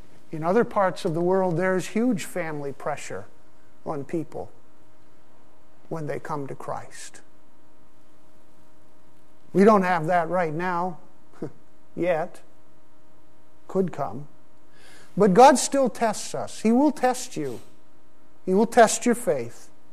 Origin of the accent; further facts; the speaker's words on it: Pakistan; Growing up in Pakistan, in an Islamic country, these were real issues.